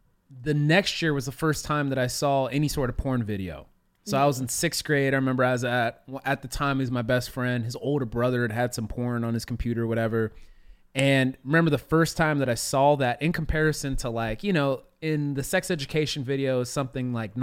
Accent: California, United States; I grew up here in California, specifically Northern California.

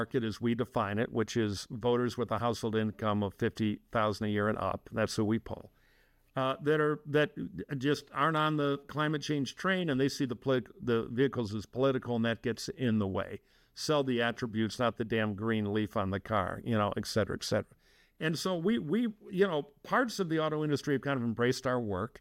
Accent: Detroit, Michigan, United States; now in California, United States; But I am from Detroit, Michigan, and I'm a car nut, and I grew up around the car business.

